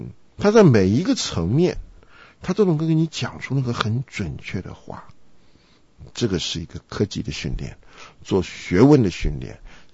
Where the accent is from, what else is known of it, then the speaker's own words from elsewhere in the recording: China; 我们中国人讲说